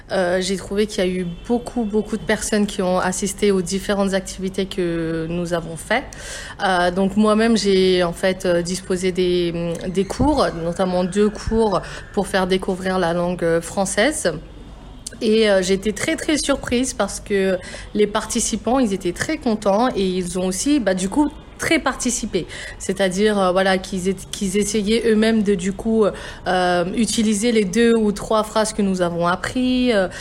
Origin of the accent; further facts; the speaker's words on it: France; now in Bangladesh; comme je viens moi-même de France